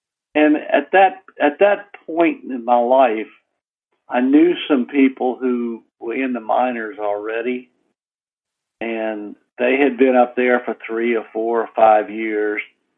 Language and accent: English; New Orleans, Louisiana, United States; Born and raised in New Orleans. Went to an all-boy Jesuit high school and was fortunate enough to play baseball and football there.